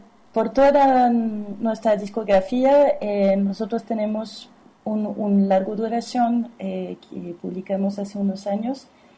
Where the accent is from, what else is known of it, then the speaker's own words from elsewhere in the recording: France; Yo soy francesa y bueno, el resto de los integrantes son chilenos.